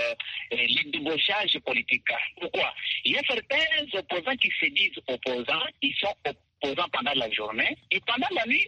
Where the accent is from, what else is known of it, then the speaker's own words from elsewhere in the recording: Republic of the Congo; Je suis fier, puisque je suis africain, je suis congolais.